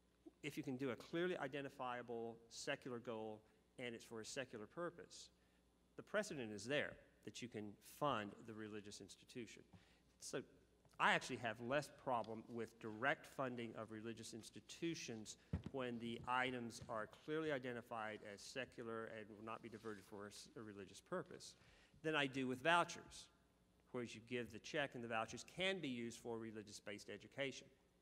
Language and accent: English; Oregon, United States; My home state, Oregon, they borrowed their constitution from Indiana, which borrowed it from Michigan, from what I understand.